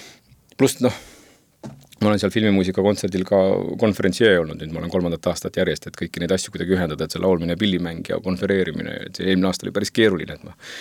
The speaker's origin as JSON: {"language": "Estonian", "town": "Palamuse", "region": "Jõgeva County", "country": "Estonia", "said": "ma ise olen Palamusel kandist pärit ja Palamusel on alati kuidagi see kultuur ja kultuuri tegemine väga, väga oluline olnud"}